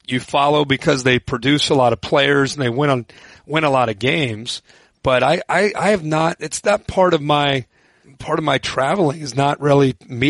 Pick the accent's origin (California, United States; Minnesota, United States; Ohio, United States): Ohio, United States; I just growing up in Ohio, it's kind of part of your way you're raised.